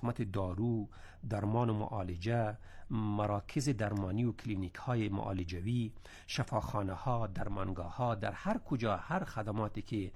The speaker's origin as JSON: {"language": "Persian", "country": "Afghanistan", "moved": "yes", "lives_now": "Iran", "said": "ما به عنوان یک افغان، به عنوان یک مهاجر، یک پناهنده، یک کسی که در خانه خود نتانستیم بمانیم،"}